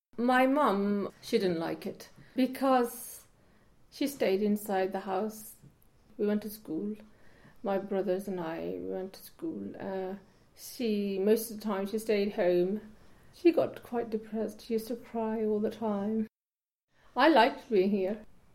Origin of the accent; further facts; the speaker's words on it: Azad Kashmir, Pakistan; now in Bristol, United Kingdom; I came to Bristol in 1977. I came from Pakistan, Kashmir, from a village. At the time, there was no roads, no electricity.